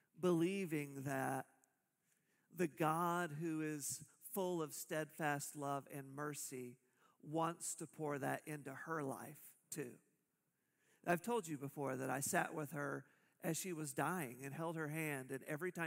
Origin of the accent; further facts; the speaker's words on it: Tulsa, Oklahoma, United States; I grew up in Tulsa